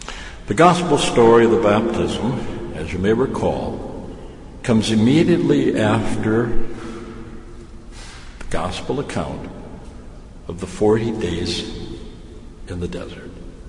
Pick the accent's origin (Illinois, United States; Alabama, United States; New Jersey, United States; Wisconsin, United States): Wisconsin, United States; Racine; the house I grew up in down in Racine was a new house when my family moved in 1940.